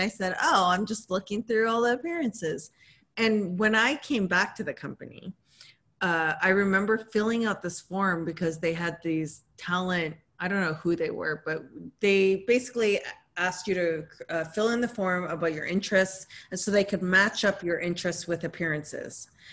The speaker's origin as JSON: {"language": "English", "country": "Canada", "said": "Because I came from Canada"}